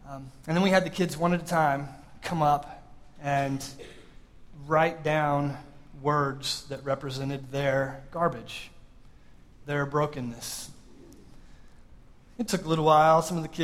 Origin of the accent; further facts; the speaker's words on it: California, United States; And we're from California, so it had to be organic peanut butter.